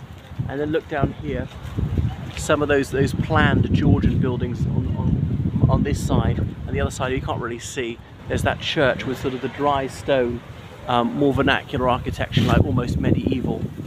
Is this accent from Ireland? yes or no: yes; Cork, Munster, Ireland; So I'm not from Wessex, I'm from Cork, as you may know.